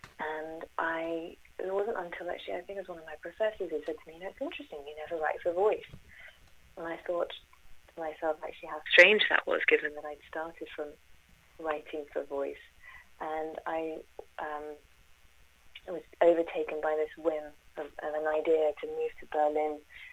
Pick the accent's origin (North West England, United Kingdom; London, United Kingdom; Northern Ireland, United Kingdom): London, United Kingdom; born there; I was born in London. My dad's Norwegian and my mum moved to London when she was about 13. She was born in South Africa.